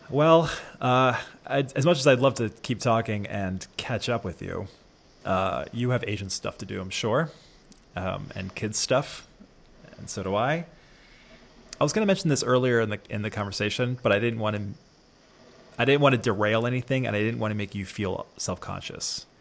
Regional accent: Maryland, United States; accent: mid-Atlantic; The reason I hear it too is because I'm from Maryland, and the Marylanders, the sort of mid-Atlantic accent, it has a long O.

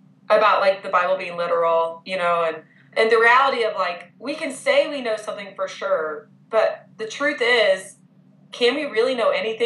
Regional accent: Texas, United States; growing up in Texas as a Christian, and then we ended up switching from that charismatic church to an all-white 5-point Calvinist Presbyterian church.

